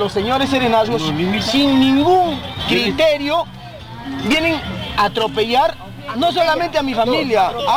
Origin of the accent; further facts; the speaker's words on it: Arequipa, Peru; Nosotros como ciudadanos arequipeños también somos contribuyentes.